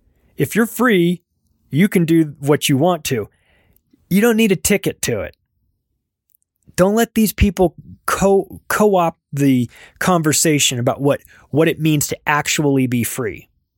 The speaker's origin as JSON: {"language": "English", "region": "California", "country": "United States", "tie": "born or raised there", "moved": "as an adult"}